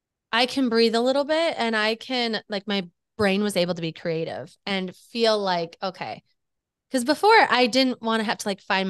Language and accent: English; Wisconsin, United States; now in Minnesota; I grew up there. I moved here for school to go to the University of Minnesota